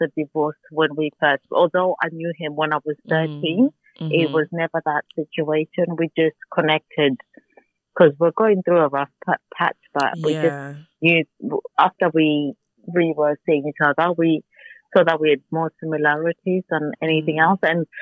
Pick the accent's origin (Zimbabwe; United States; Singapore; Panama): Zimbabwe; And I'm Christian. I'm from Zimbabwe, to be precise.